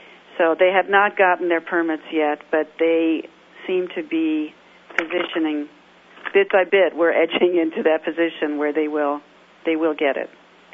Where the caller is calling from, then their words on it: Greenville, Mississippi, United States; Just for your information, I'm actually calling from Greenville, Mississippi.